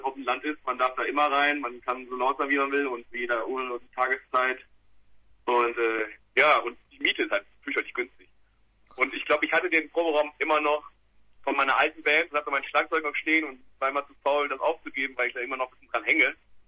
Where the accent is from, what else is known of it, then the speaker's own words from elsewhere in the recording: Münster, North Rhine-Westphalia, Germany; Wir kommen eigentlich alle so aus Münster. Ja. Also wir wohnen alle in Münster.